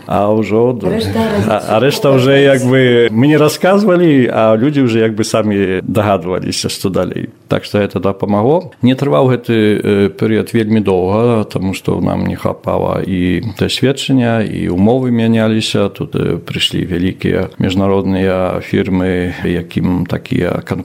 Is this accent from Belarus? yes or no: no; Poland; калі ты гаварыў, што я беларус там з Польшы